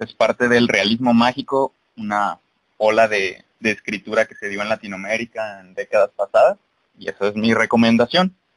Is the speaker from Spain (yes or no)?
no; Guadalajara, Jalisco, Mexico; Ahorita están escuchando a dos zapatillos. así se les dice a los de Guadalajara, Guadalajara, sí. Jalisco, que es donde estoy yo